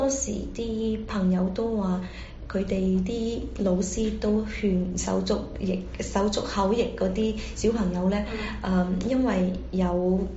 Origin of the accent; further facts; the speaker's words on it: China; now in United States; 咁其實我記得我細個喺中國嗰陣時咧，都要接種疫苗嘅。